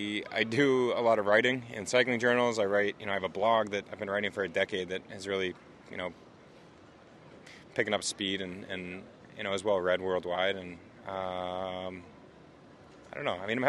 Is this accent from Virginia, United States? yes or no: no; New Hampshire, United States; New England, I mean, I'm born and raised here. I'm from New Hampshire. I went to high school here.